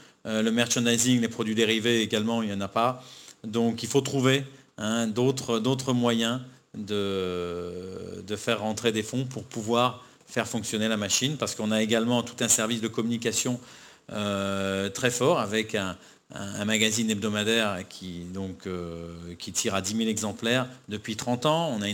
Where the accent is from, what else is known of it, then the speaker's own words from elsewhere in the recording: France; moi je suis français, ma femme, mes enfants sont ivoiriens